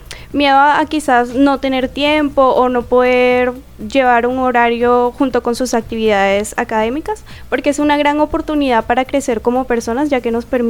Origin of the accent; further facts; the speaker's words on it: Venezuela; Yo soy venezolana.